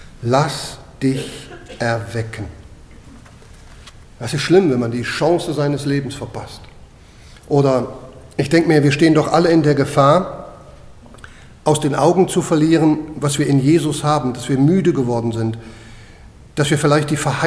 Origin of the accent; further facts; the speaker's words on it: North Rhine-Westphalia, Germany; ein bisschen anders als in Bayern, ich komme aus der Kölner Gegend, und da war das so, also jedes Dorf hatte da so seinen Maibaum.